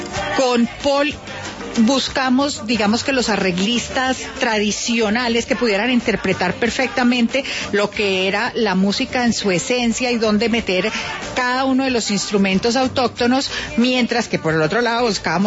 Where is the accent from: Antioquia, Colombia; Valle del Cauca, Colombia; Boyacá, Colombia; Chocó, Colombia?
Valle del Cauca, Colombia; Cali; Y yo soy caleña.